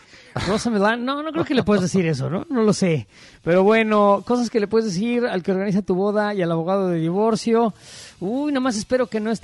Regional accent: Mexico; Soy mexicano, pero igual me la chupo, sí.

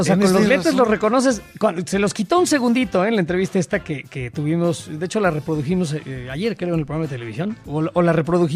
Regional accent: Mexico; somos mexicanos.

